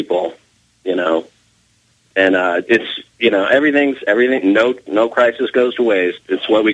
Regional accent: California, United States; I'm from Berkeley, Oakland, San Francisco. It's really diverse here.

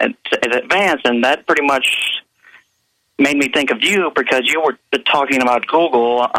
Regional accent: St. Louis, Missouri, United States; I'm from St. Louis, Missouri

